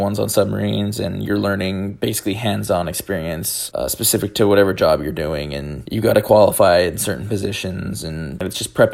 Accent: Utah, United States; So I grew up in Utah. I was raised in a Mormon family, and there was a lot of rules in my house, pretty strict household

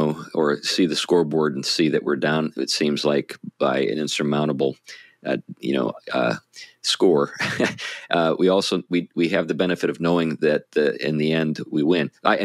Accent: New England, United States; Well, you know, we're from New England.

